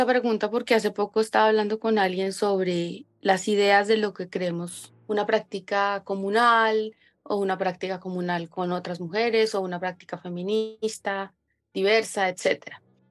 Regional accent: Sogamoso, Boyacá, Colombia; born there; now in Bogotá, Colombia; Nací en Sogamoso, vivo en Bogotá hace 20 años.

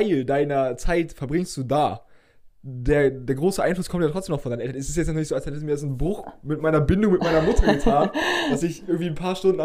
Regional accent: Schleswig-Holstein, Germany; also born or lived in Göttingen; Ja, in der Nähe von Kiel und so weiter.

